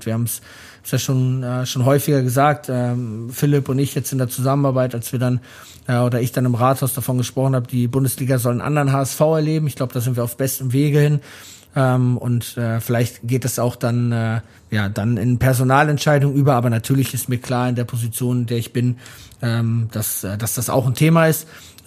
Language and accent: German; Hamburg, Germany; weil wir als Hamburger Jungs einfach wussten